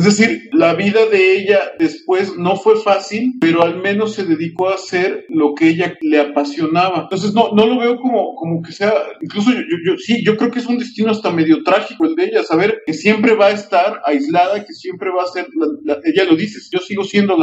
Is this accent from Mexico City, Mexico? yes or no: yes; Mexico City, Mexico; el barrio donde pasa todo donde vive María, el personaje de la novela, es mi barrio natal, el Jardín Balbuena, cerca del aeropuerto donde yo crecí.